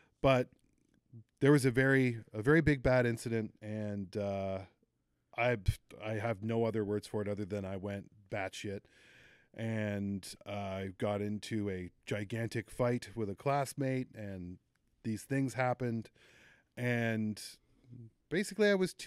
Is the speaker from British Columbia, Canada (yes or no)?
no; East York, Ontario, Canada; I grew up in East York, like right near East York Collegiate, not exactly the best of areas.